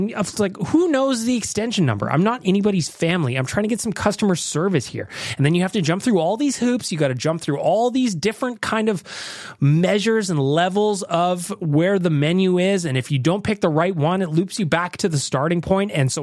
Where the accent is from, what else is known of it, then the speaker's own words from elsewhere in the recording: Canada; now in Australia; I'm actually in Australia, but I'm from Canada.